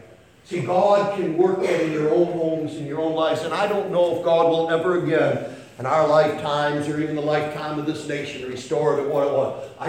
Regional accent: United States; I'm an American citizen.

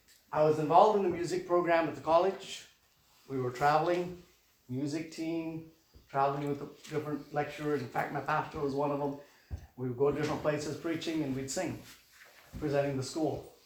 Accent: Midwest, United States; accent: Midwestern; I'm Midwestern all the way through, okay? People still tell me my accent is from the Midwest.

